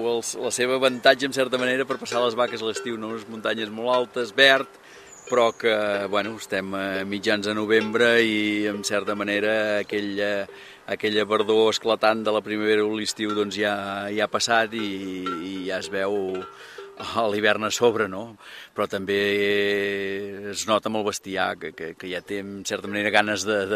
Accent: Catalonia, Spain; Som del Berguedà

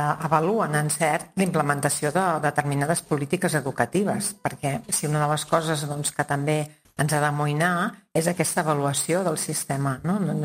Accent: Ripoll, Catalonia, Spain; jo sóc de Ripoll, però treballo a Palafrugell

